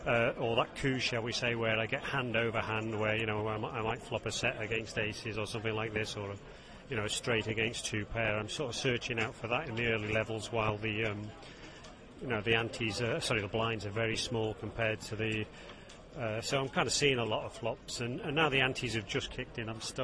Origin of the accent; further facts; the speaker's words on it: Birmingham, West Midlands, United Kingdom; And as it happens, we're both from Birmingham.